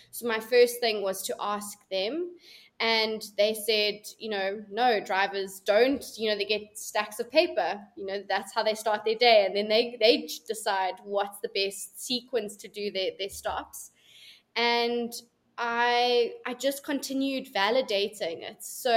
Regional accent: Edenvale, Gauteng, South Africa; Grew up in a place called Edenvale here in South Africa, and I studied at the University of Wits.

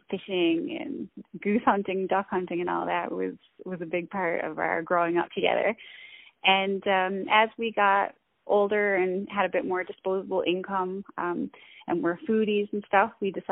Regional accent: Corner Brook, Newfoundland and Labrador, Canada; now in Rocky Harbor, Canada; I'm a born and bred Newfoundlander. I grew up in Corner Brook, live in Rocky Harbor now

